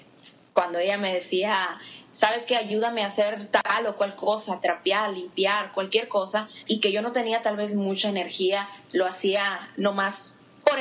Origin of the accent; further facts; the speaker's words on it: Hermosillo, Sonora, Mexico; tengo 26 años, soy mexicana, soy originaria de México, del norte de México, de Sonora, así se llama mi estado. Mi ciudad se llama Hermosillo.